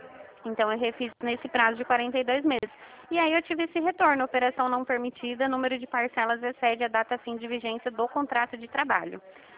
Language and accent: Portuguese; Rio de Janeiro, Brazil; Eu sou do Rio, Dani.